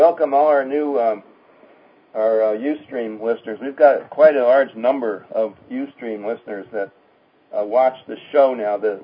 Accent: Ann Arbor, Michigan, United States; Yeah, he's back in Ann Arbor where we started out. I'm from Ann Arbor.

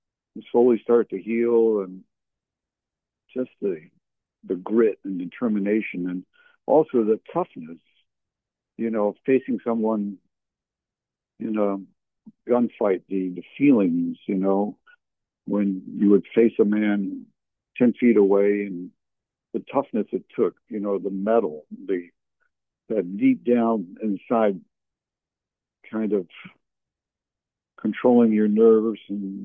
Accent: San Diego, California, United States; but I did enjoy reading them while growing up in San Diego.

